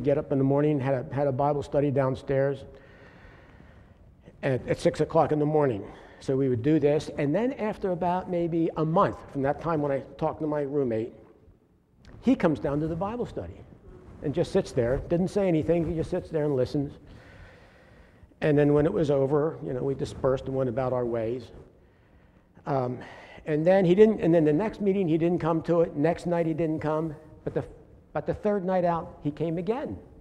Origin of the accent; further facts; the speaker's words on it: Philadelphia, Pennsylvania, United States; I'm from Philly area.